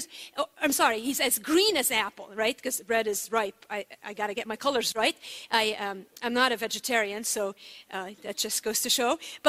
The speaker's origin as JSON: {"language": "English", "country": "Lebanon", "tie": "born or raised there", "said": "I grew up in Lebanon, and my mother had come to Christ as a college student. Her parents were Greek Orthodox."}